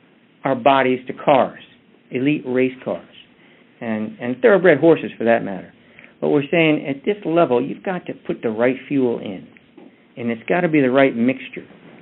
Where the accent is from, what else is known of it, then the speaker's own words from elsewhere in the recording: Kansas, United States; Yeah, I'm from Kansas. I've lived in Kansas.